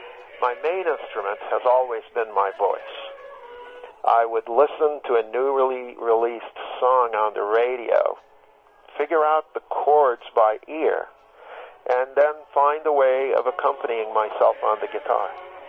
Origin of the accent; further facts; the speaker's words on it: Istanbul, Turkey; I grew up in Istanbul, Turkey. My family lived in a medium-sized condo in the middle of the city.